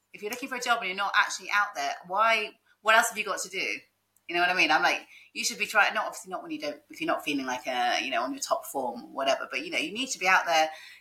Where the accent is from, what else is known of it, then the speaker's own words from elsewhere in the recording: United Kingdom; That's because we're British, aren't we?